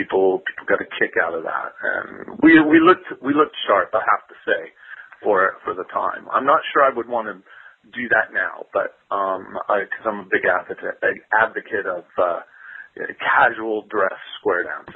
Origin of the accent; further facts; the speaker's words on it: Oxnard, California, United States; born there; also born or lived in Lompoc / Santa Barbara; I was born in Oxnard, California